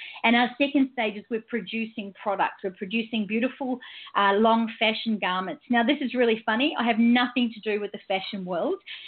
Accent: New Zealand; also born or lived in Tonga; I was brought up in New Zealand, and I spent a lot of my childhood in Tonga and around the Pacific Islands

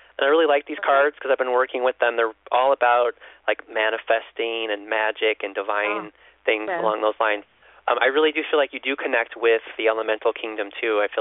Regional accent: Chicago, Illinois, United States; Well, I'm from the Midwest myself, so I'm from Chicago originally, so I have a lot of family members in Indiana

